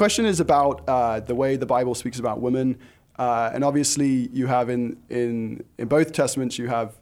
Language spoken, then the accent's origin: English; South West England, United Kingdom; From near Bath in the southwest of England.